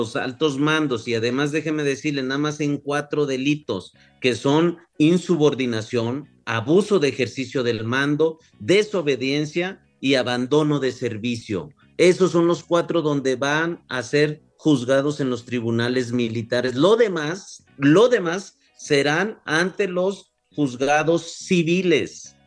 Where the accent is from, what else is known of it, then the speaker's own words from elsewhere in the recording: Zacatecas, Mexico; Pero si yo vengo de Zacatecas, y usted sabe la realidad en Zacatecas.